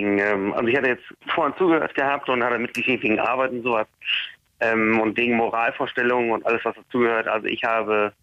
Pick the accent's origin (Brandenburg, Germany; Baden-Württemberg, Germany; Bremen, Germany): Bremen, Germany; ich komme aus Bremen, habe aber trotzdem für eine Firma in Berlin gearbeitet